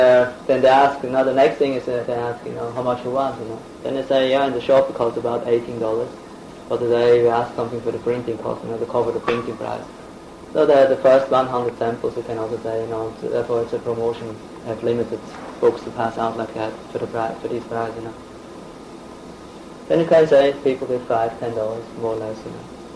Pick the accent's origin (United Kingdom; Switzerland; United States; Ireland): Switzerland; Then I tell them I'm from Switzerland, I'm a yoga teacher, you know.